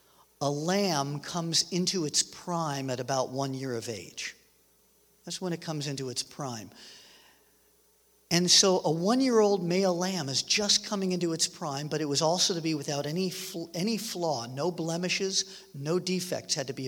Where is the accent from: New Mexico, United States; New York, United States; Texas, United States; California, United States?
California, United States; Los Angeles; Now, I'm from Los Angeles originally, so I don't know much about livestock.